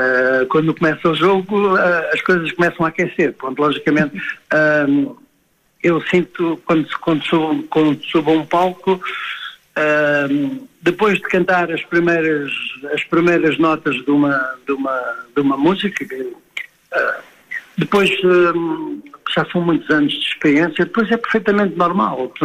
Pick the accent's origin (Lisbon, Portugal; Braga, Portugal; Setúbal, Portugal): Lisbon, Portugal; Loures; quando era menino, fui criado numa zona relativamente perto de Lisboa, ali no Conselho de Louros